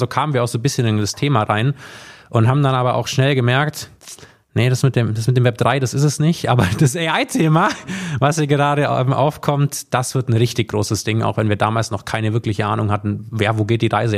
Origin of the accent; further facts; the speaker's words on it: Bavaria, Germany; now in Stuttgart, Germany; Ursprünglich mal aus dem Allgäu tatsächlich, ist jetzt 29 Jahre her, südlichster Landkreis von Deutschland, und ich bin dann irgendwann fürs Studium nach Stuttgart